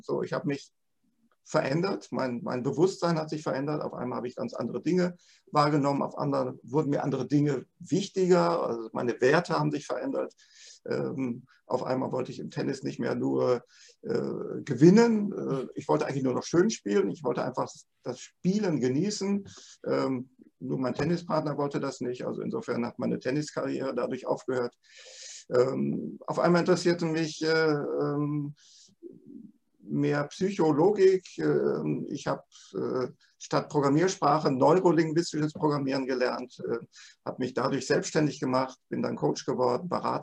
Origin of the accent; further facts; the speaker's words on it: North Rhine-Westphalia, Germany; born there; now in Bad Homburg, Germany; ich bin gebürtiger Westfale, habe in Dortmund studiert, damals Informatik. Bin dann vor 30 Jahren nach Bad Homburg gezogen.